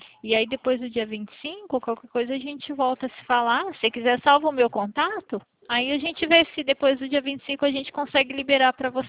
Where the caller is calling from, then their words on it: Limeira, São Paulo, Brazil; Vou falar aqui da cidade de Limeira, São Paulo, estado de São Paulo.